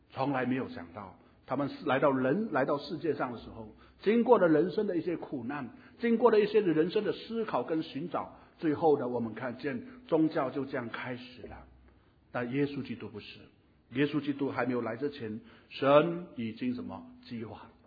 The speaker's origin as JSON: {"language": "Chinese", "country": "Singapore", "said": "我是中国人，我是华人，我是新加坡人"}